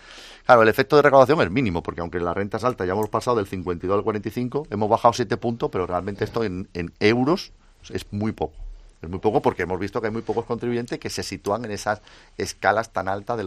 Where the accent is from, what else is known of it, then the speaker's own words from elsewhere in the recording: Spain; me siento orgulloso como ciudadano español